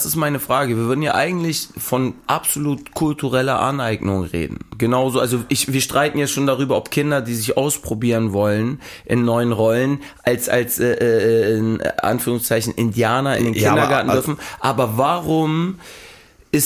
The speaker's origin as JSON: {"language": "German", "region": "Hamburg", "country": "Germany", "tie": "born or raised there", "said": "ich bin in der Schanze groß geworden und ich war eigentlich der einzige deutsche Junge, ja, oder nicht türkische Junge."}